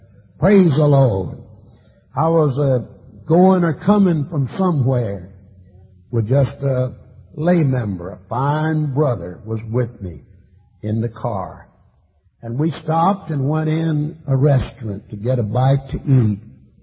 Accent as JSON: {"language": "English", "town": "DeRidder", "region": "Louisiana", "country": "United States", "tie": "born or raised there", "said": "There's a little old frame building back in DeRidder, my hometown, just a little old frame building."}